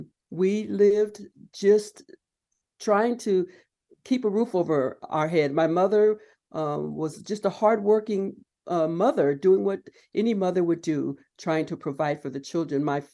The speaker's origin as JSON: {"language": "English", "town": "Palm Springs", "region": "California", "country": "United States", "tie": "born or raised there", "said": "I was born and raised there in Palm Springs in the at the time, which was the Desert Hospital. My father, a skilled laborer, carpenter, helped build that hospital. My father built our home in Section 14."}